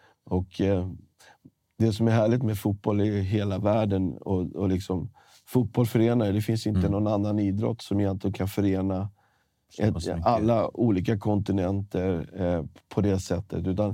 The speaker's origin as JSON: {"language": "Swedish", "town": "Stockholm", "region": "Stockholm County", "country": "Sweden", "said": "Jag är från Stockholm, Sverige."}